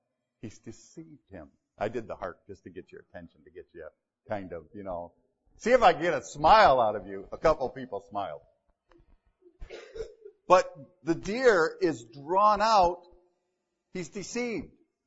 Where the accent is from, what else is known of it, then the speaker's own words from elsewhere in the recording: Michigan, United States; I grew up in Michigan. Almost everybody hunts. It's a little different for me to be in a place where almost nobody hunts.